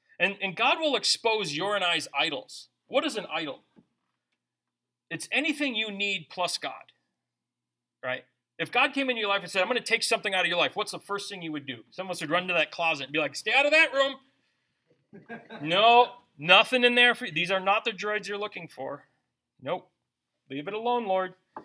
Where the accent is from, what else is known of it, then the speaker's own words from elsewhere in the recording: United States; I'm an American.